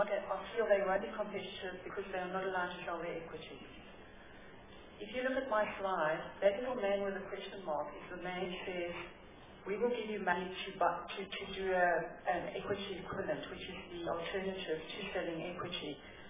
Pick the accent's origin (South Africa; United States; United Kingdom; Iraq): South Africa; I told you I'm South African.